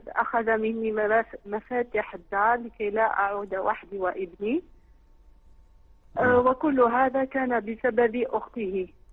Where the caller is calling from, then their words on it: Algeria; انا اسمي من الجزائر